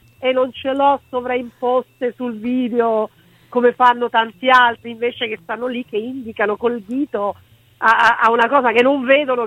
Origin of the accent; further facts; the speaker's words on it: Rome, Lazio, Italy; sono nata e cresciuta a Campo dei Fiori